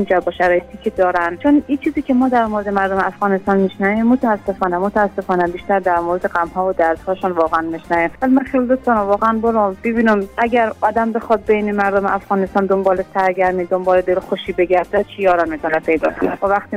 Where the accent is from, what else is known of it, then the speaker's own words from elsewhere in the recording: Iran; born there; با توجه به این که کلن توی کشور ایران متولد شدم